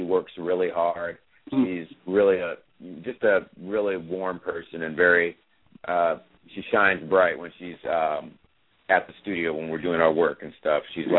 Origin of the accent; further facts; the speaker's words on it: Chicago, Illinois, United States; also born or lived in Oregon; When I was a little boy, I grew up in Chicago, part of my life, mm-hmm. and the other part in Oregon.